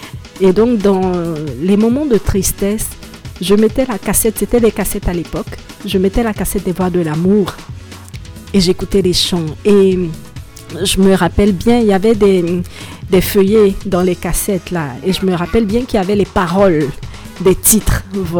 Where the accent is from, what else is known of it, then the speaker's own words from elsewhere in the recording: Cocody, Abidjan, Côte d’Ivoire; là où j'ai grandi, à Cocody, à Angré, il y avait tout pour se perdre.